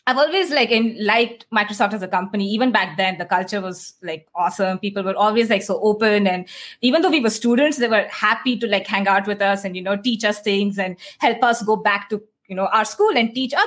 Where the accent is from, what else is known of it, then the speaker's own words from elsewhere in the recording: Mumbai, Maharashtra, India; moved away as an adult; also born or lived in Dubai; so I am from India. So I grew up in Mumbai, but my first like foray into tech was I went to Dubai to study for my bachelor's in computer science.